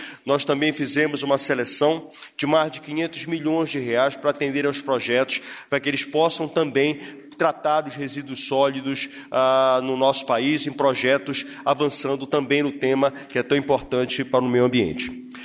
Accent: Belém, Pará, Brazil; a realização da COP30 em Belém, na minha cidade natal

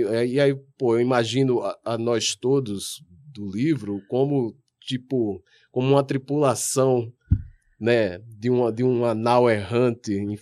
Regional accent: Recife, Pernambuco, Brazil; now in Rio de Janeiro, Brazil; Eu estou morando no Rio, meu sotaque não me engana. Eu penso que eu tenho um sotaque carioca, mas eu não tenho. E todo mundo percebe, todo mundo pergunta, ah, você é de onde? Eu sou do Recife.

